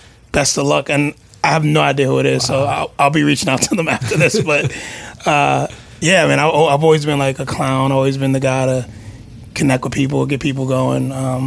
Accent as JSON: {"language": "English", "town": "Staten Island", "region": "New York", "country": "United States", "said": "oh, you're from Staten Island, I'm from Staten Island."}